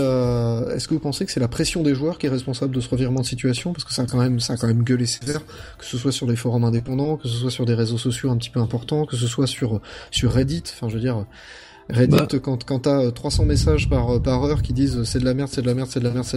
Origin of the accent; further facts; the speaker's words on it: France; c'est parce qu'on est français, ça, monsieur